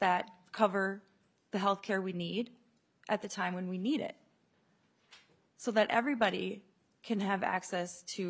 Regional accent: Ireland; I joke I'm Irish, so it doesn't take much.

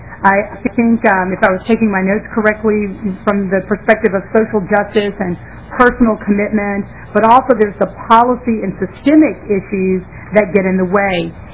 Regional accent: Selma, Alabama, United States; I grew up in Selma, Alabama. It is tougher to have that conversation in Minnesota.

